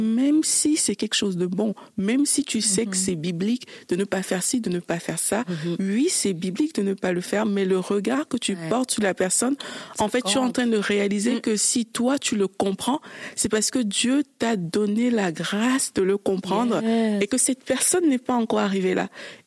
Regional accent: Cameroon; also born or lived in Belgium; now in Canada; j'ai quitté le Cameroun pour la Belgique. Pas juste pour aller en vacances, pour vivre. J'ai quitté la Belgique pour le Canada.

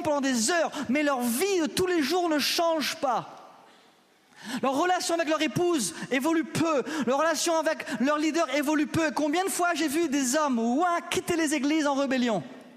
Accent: Réunion, France; je suis français, je me crois être intelligent.

